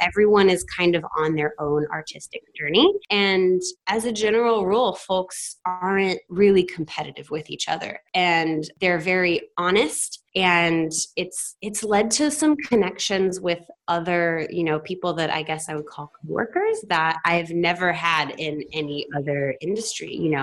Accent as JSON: {"language": "English", "region": "the South", "country": "United States", "tie": "born or raised there", "said": "I always loved my tattoos, you know, despite I grew up in the South"}